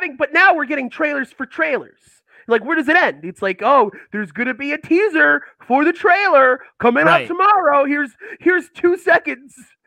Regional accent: Maine, United States; I'm actually very familiar with this situation simply because I grew up in Maine.

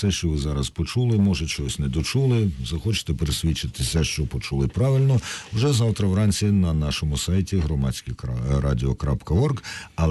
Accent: Kyiv, Ukraine; я теж корінний киянин

